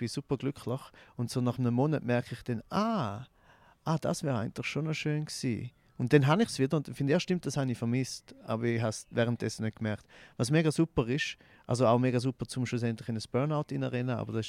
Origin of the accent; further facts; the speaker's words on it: Goldach, St. Gallen, Switzerland; ich bin zu Goldach aufgewachsen am Bodensee